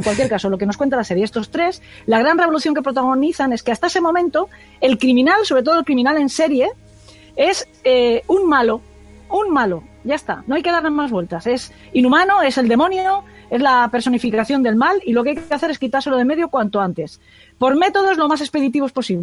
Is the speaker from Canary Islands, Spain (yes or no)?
no; Alicante, Valencian Community, Spain; Porque tengo sangre, porque soy de Alicante y esto de la pólvora nos tira, ¿no?